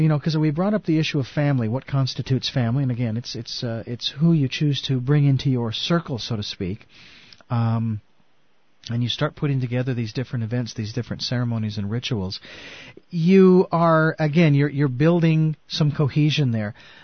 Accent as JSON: {"language": "English", "town": "Phoenix", "region": "Arizona", "country": "United States", "tie": "born or raised there", "said": "even where I was growing up in Phoenix, Arizona"}